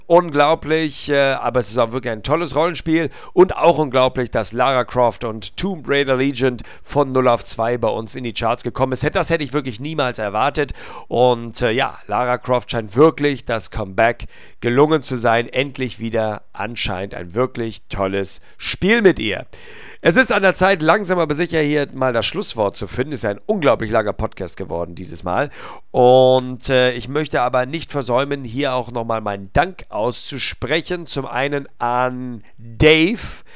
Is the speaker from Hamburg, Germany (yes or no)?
yes; Hamburg, Germany; als Hamburger sei mir dieses erlaubt.